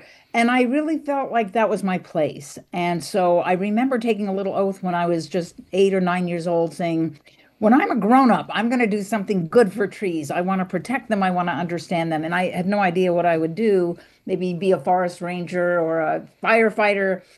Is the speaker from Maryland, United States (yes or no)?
yes; Bethesda, Maryland, United States; I grew up in Bethesda, Maryland. My parents had these 8 maple trees that lined the driveways.